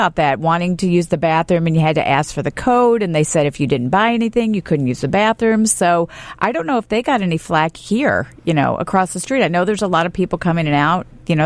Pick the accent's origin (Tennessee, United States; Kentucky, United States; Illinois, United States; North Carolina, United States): Kentucky, United States; Louisville; You know, I grew up in Louisville